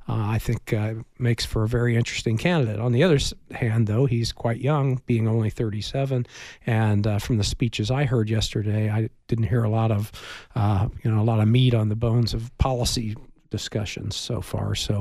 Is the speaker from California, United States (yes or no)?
no; Indiana, United States; Indiana's my home state.